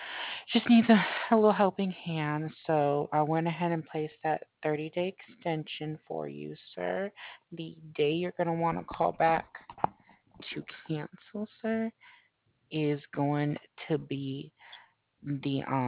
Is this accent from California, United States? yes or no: yes; California, United States; now in Florida, United States; I'm originally from California, so.